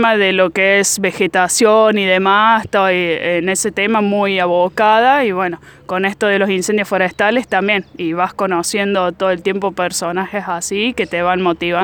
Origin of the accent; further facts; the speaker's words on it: La Granja, Córdoba, Argentina; Sí, soy de acá, de La Granja. Desde que nací, digamos, me he criado en esta zona.